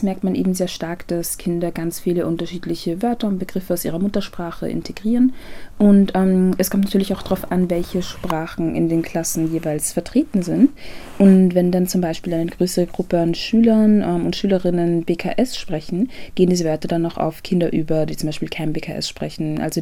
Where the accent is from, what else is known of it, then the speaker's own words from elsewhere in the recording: Ghana; ich bin ursprünglich aus Ghana